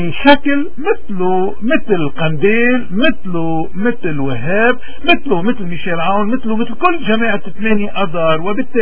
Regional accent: Lebanon; لأننا نحن مواطنين لبنانيين ناشطين بالحقل الإعلامي الاغترابي،

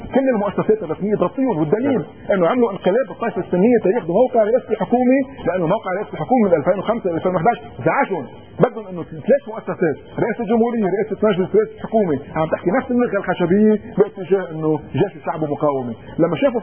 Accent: Lebanon; انا كمواطن لبناني مسيحي ماروني

